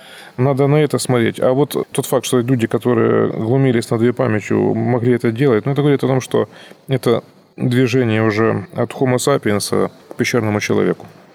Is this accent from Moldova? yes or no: no; Donetsk, Donetsk Oblast, Ukraine; now in Moscow, Russia; Потому что я там приехал из Донецка какого-то в Москву, и сразу берите